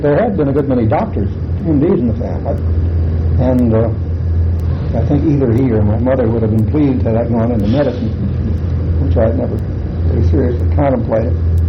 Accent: Winnetka, Illinois, United States; I grew up in Winnetka.

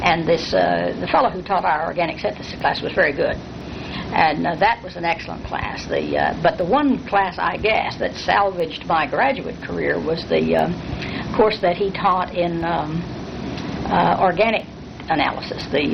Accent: Texas, United States; accent: Texas; I mean, my Texas accent in French did not agree.

